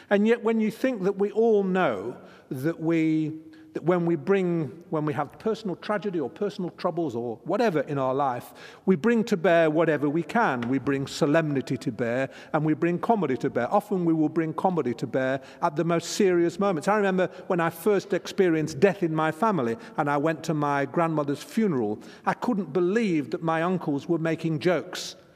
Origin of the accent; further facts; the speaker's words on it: England, United Kingdom; I have an advantage in being an English and a Jewish writer, and I don't know which comes first. I think the English comes first.